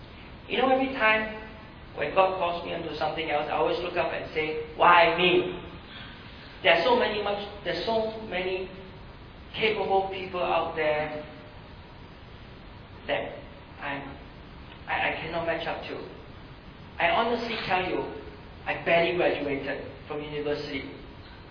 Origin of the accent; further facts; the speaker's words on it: Singapore; I've told her how many times that I'm from Singapore.